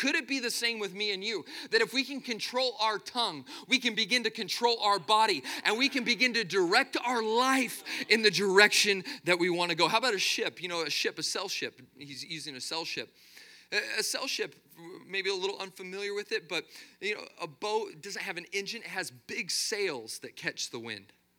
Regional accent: Arizona, United States; Now, growing up, I grew up in Arizona, and Arizona, we breed a special type of redneck.

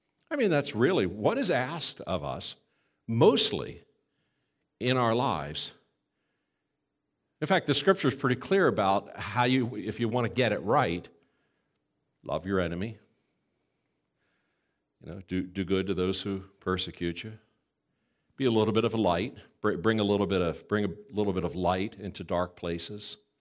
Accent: New Jersey, United States; I remember as a little boy, I was confused. I grew up in South Jersey.

